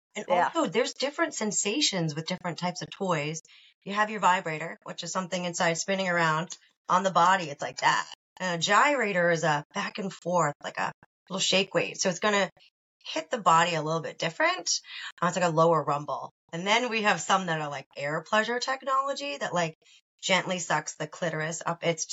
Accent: Massachusetts, United States; I'm originally from Mass.

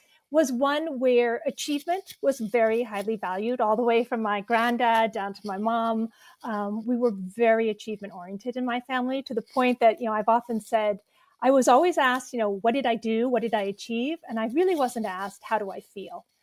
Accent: Maine, United States; I am born and bred in Maine and very proud of it. And multi-generations are Mainers.

